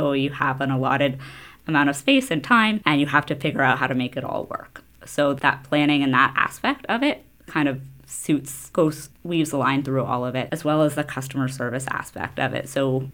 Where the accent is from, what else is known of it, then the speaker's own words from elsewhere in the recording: Kitchener-Waterloo, Ontario, Canada; I grew up in Kitchener-Waterloo.